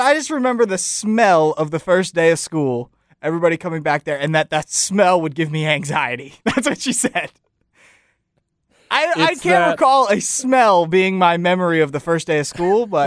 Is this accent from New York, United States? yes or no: no; Kentucky, United States; Well, I did not grow up in DeSoto County. I grew up in Kentucky